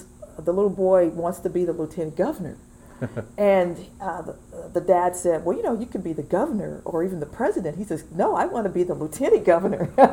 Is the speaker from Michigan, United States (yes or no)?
yes; Detroit, Michigan, United States; I typically will talk about my life growing up in Detroit